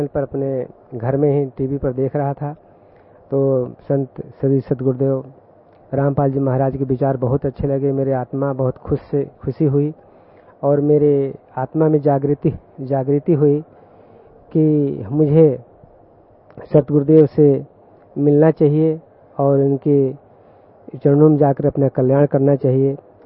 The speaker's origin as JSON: {"language": "Hindi", "region": "Uttar Pradesh", "country": "India", "said": "Sir मैं UP से आया हूँ।"}